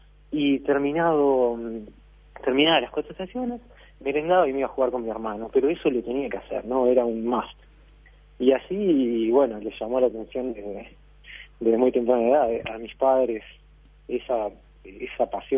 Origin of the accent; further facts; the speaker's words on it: Montevideo, Uruguay; Sí, de Montevideo, nacido y crecido.